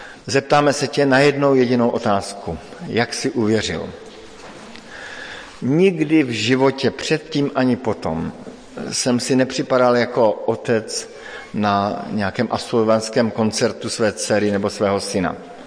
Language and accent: Czech; Frýdek-Místek, Moravian-Silesian Region, Czechia; před kterým jsem stál někdy na jaře u nás ve Frýdku Místku